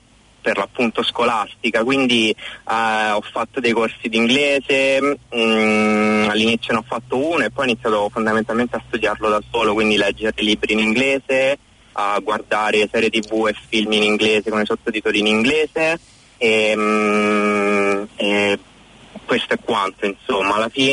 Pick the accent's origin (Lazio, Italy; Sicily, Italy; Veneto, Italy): Lazio, Italy; Rome; accent: Roman; io sono romano, sono di Roma, sono nato e cresciuto a Roma e ho studiato a Roma.